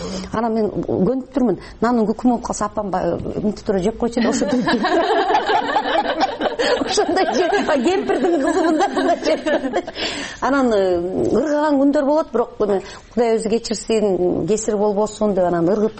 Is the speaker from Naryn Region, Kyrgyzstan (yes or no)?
yes; Naryn, Naryn Region, Kyrgyzstan; Мен Нарында чоңойдум, ошондо билесиздерби, ушу биз деген совет доорунда мен кичинекей кыз болчумун, 5-6 жашта.